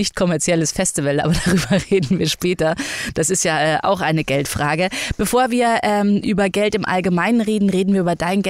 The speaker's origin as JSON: {"language": "German", "region": "Bavaria", "country": "Germany", "said": "Ich komme aus Bayern"}